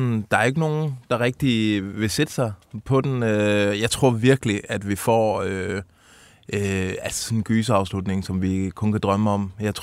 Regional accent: Region of Southern Denmark, Denmark; jeg skulle til konfirmation hjemme på Fødeøen.

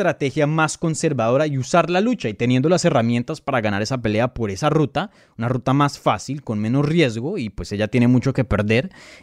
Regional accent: Colombia; Yo soy colombiano, mi primer idioma es el español.

